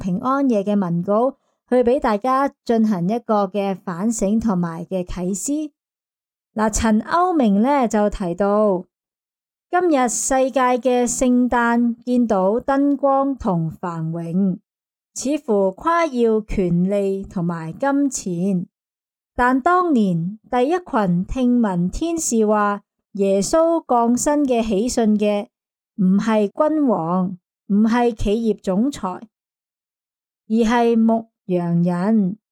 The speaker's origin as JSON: {"language": "Cantonese", "country": "Hong Kong", "said": "跟我们香港人一起见证了历史"}